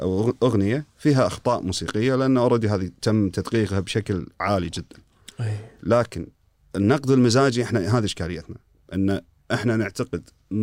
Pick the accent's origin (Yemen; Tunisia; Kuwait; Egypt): Kuwait; also born or lived in United Kingdom